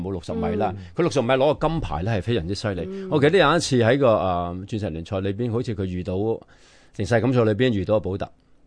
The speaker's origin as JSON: {"language": "Cantonese", "country": "China", "said": "但系我哋作为中国人咧，都应该比较系自豪嘅"}